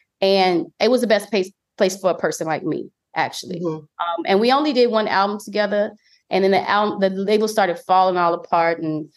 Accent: New Orleans, Louisiana, United States; And I'm from New Orleans. I don't play all that.

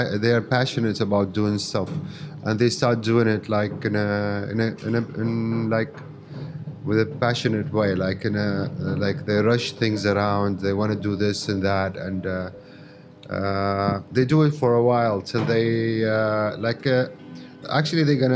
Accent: Yemen; I'm from Yemen originally. Yeah, I've been traveling for the last like 5.5 years.

